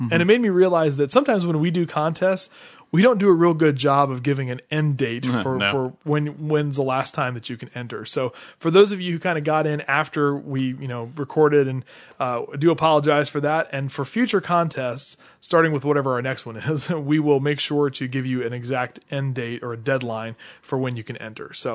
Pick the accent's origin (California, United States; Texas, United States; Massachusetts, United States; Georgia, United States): Texas, United States; Dallas; But I grew up in the Dallas area, so I'll have a free lodging, I guess.